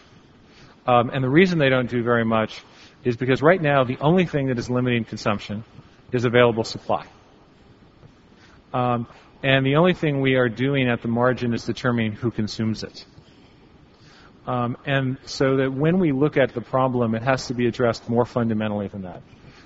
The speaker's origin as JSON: {"language": "English", "country": "United States", "said": "As an American who spends a great deal of time not in the United States"}